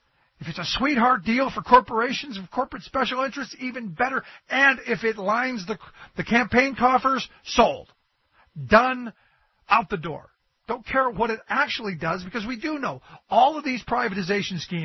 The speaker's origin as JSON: {"language": "English", "town": "Cleveland", "region": "Ohio", "country": "United States", "tie": "born or raised there", "said": "like where I grew up in Cleveland."}